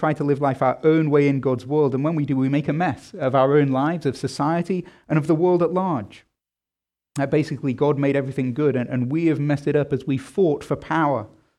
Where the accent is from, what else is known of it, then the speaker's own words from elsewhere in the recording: England, United Kingdom; as an Englishman.